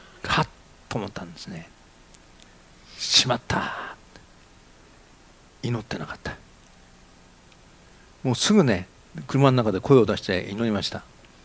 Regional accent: Tokyo, Japan; born there; だって東京生まれだからね、我々は。

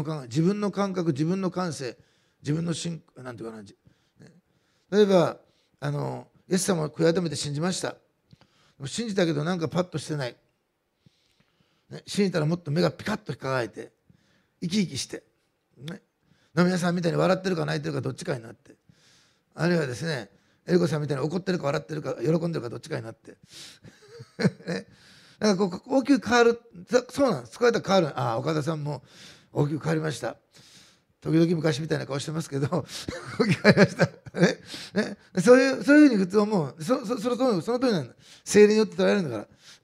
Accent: Osaka, Japan; born there; 私あの大阪生まれだからかもしれませんけど

